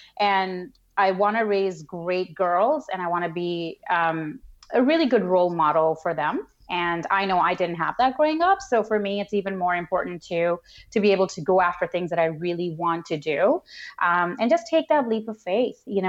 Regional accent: Pakistan; I was raised in Pakistan, and, I was always told what to do, what not to do, as a girl growing up.

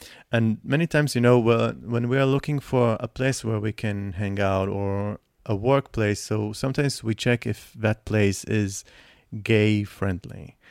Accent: Israel; I'm originally from Israel, and I was born here, raised here, and I was born to my parents who immigrated to Israel from Russia, from a former Soviet Union.

